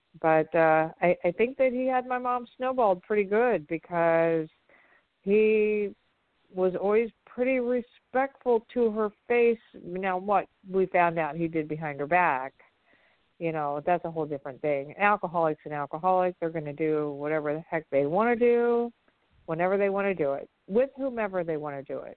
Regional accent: Midwest, United States; we're from the Midwest originally

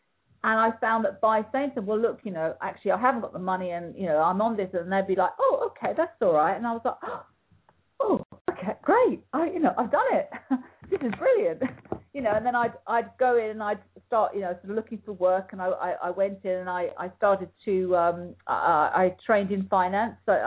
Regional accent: Ireland; because I'm Irish, my name goes back to the 10th century in Ireland.

